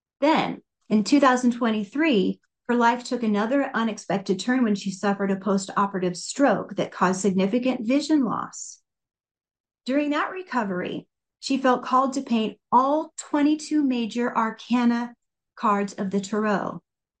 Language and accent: English; Iowa, United States; I don't know how you pronounce your name, but I'm from Southern Iowa. So if I was getting back to my roots